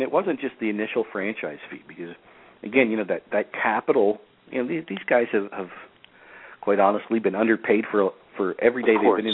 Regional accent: Canada; Strange, being Canadian, we held back Canada till last year

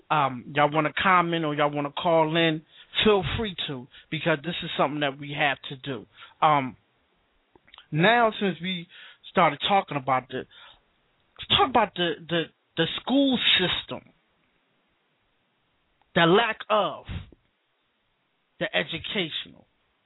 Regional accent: Philadelphia, Pennsylvania, United States; because I'm from Philadelphia. I had my own after-school program down at Waterview Recreation Center.

